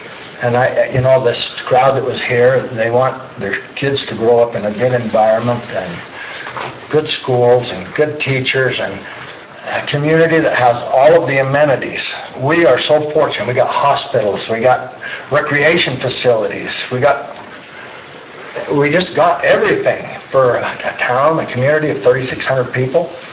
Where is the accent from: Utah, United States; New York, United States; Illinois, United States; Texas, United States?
Utah, United States; Salem; also born or lived in Spanish Fork; And I come from Utah County 35 years ago. And when I grew up in Salem, my pheasant hunting ground, I actually grew up in Spanish and moved to Salem